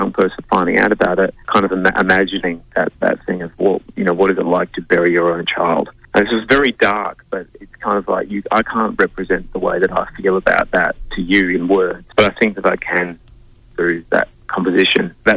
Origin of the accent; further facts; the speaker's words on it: South Australia, Australia; I think I grew up in the Adelaide Hills.